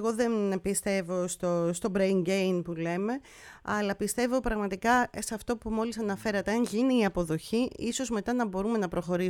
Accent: Greece; κάποια αρνητικά χαρακτηριστικά που έχουμε ως Έλληνες, παρόλο που ζούμε στο εξωτερικό, παρόλο που κάποιοι δεν καταφέρνουμε να τα αποτινάξουμε από πάνω μας και ζούμε στο εξωτερικό

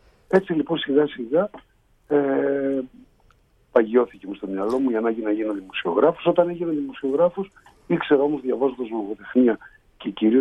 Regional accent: Kasos, South Aegean, Greece; also born or lived in Egypt; εγώ γεννήθηκα στην Αίγυπτο και μεγάλωσα σε ένα μικρό νησί των Δωδεκανήσων που λέγεται Κάσος, ένα πολύ

